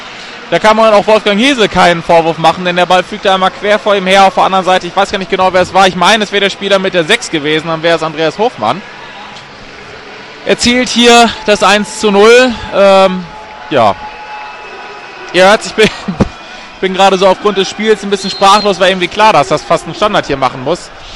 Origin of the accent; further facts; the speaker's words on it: Bielefeld, North Rhine-Westphalia, Germany; Also da sind wir, selbst wir als Bielefelder sind da anderes gewohnt.